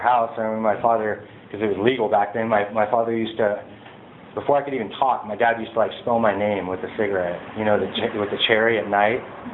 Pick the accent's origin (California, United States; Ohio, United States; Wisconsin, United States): California, United States; Santa Maria; born there; I was born in Santa Maria at Marion Hospital.